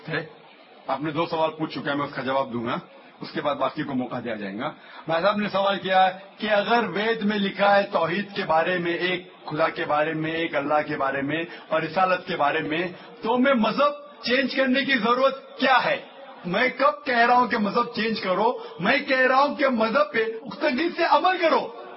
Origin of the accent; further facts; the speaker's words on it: India; لیکن علاقے اعتبار سے میں انڈین ہوں, علاقے اعتبار سے میں ہندو ہوں, اور خدا کو ماننے کے اعتبار سے میں مسلم ہوں